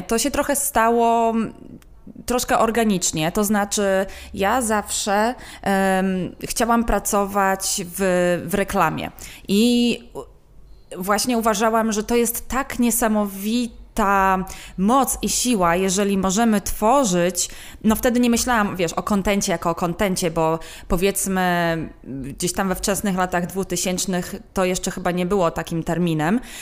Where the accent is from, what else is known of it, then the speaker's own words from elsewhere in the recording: Suwałki, Podlaskie Voivodeship, Poland; jeszcze w Suwałkach, skąd pochodzę.